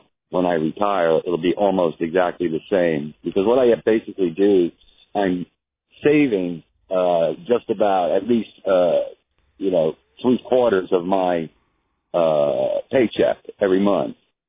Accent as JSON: {"language": "English", "town": "Winter Park", "region": "Florida", "country": "United States", "said": "Actually, I'm from Winter Park."}